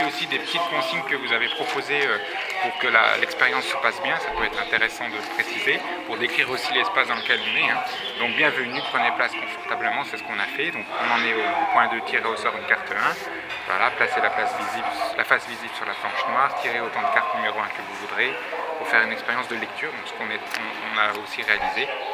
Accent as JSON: {"language": "French", "town": "Belfort", "region": "Bourgogne-Franche-Comté", "country": "France", "said": "Je viens de Belfort"}